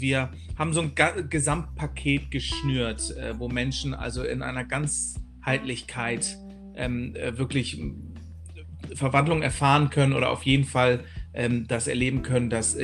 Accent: Bremen, Germany; now in Marburg, Germany; ich komme ursprünglich aus Bremen, lebe aber jetzt schon seit, keine Ahnung, 10, 15 Jahren oder so in Marburg

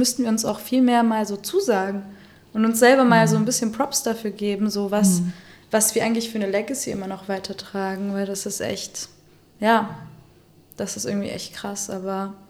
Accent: Iran; also wir sind auch aus dem Iran

